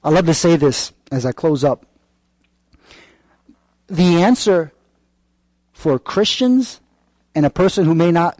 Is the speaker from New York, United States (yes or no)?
yes; Bronx, New York, United States; thinking about the things I've been through from growing up in the South Bronx, the foster care.